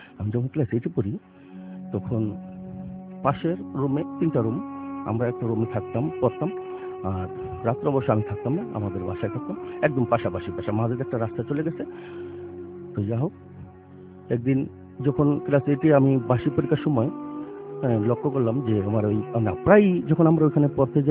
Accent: Narayanganj, Dhaka Division, Bangladesh; আমি নারায়ণগঞ্জ সারাহাপার থেকে এসেছি

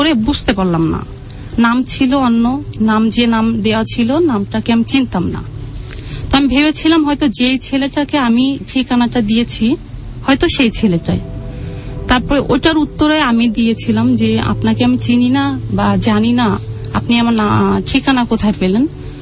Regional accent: Jessore, Khulna Division, Bangladesh; born there; আমার জন্ম হয়েছে যশোরে, আমি যখন 7 মাস বয়স তখন আমার মা মারা যান

